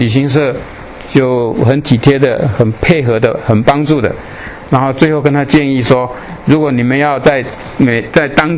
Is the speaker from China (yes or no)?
no; Taiwan; 如果我们从台湾来的话，你就知道台湾现在是2.17:1。1997年我们台湾是亚洲离婚率最高的。